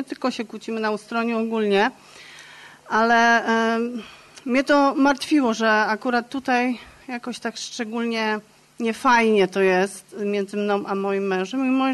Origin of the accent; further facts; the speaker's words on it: Malbork, Pomeranian Voivodeship, Poland; Jestem z Malborka i jestem piąty raz tutaj na obozie